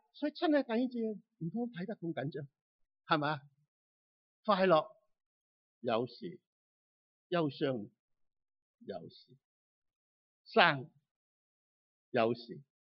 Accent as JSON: {"language": "Cantonese", "country": "Hong Kong", "tie": "born or raised there", "also_born_or_lived": "Guanlan, Guangdong, China", "moved": "as an adult", "lives_now": "Canada", "said": "我小小的时候在香港，第二次世界大战的时候，父母带着四个仔女回到大陆，保安有一个叫地方叫观澜，在这里做生意。到我十五岁左右，父母将我们三个仔送到香港读书，咁一直喺香港。我本来喺香港嘅"}